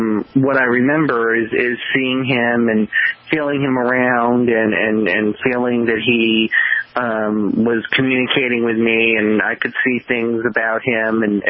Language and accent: English; Quincy, Massachusetts, United States; also born or lived in Wrentham / Attleboro; I grew up actually in a couple different places because my parents moved around a little bit. So I was in the Wrentham area, then Attleboro area, then the Quincy area.